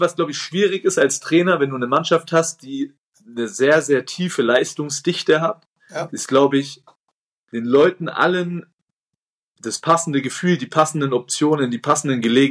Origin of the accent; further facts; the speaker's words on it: Nuremberg, Bavaria, Germany; Bei uns in Nürnberg in der Südstadt ist die Welt noch in Ordnung.